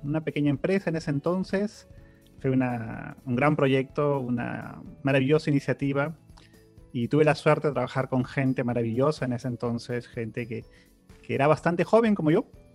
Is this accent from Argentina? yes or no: no; Peru; born there; yo nací en Perú y desde pequeño tuve bastante interés por la programación.